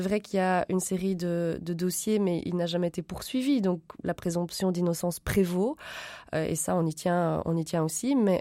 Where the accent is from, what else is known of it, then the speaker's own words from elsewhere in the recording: Belgium; Alors, en tant que Belge